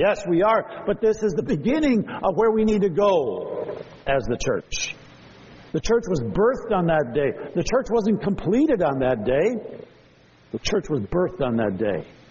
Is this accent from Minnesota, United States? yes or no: yes; St. Paul, Minnesota, United States; I grew up in the Catholic ghetto on the east side of St. Paul. My family was the only Protestants of all these families.